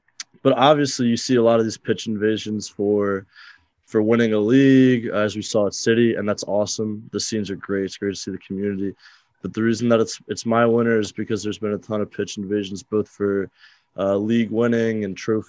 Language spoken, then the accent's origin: English; United States; And also, like you said, as an American, all the Ted Lasso jokes about Jesse Marsh.